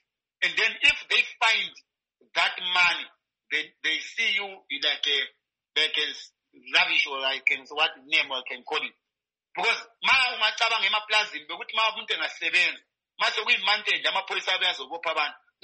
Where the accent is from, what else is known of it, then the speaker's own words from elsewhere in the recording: South Africa; I'm a South African zonga that you want to go home.